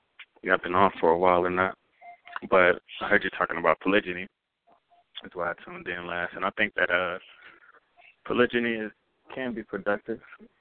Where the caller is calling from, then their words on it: Denver, Colorado, United States; I'm just calling from Denver, Colorado.